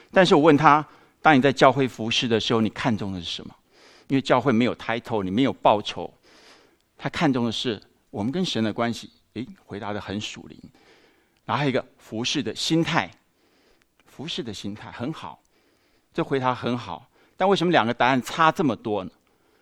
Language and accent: Chinese; China; 我们中国人常会说，就是你工作这个没有功劳也有苦劳嘛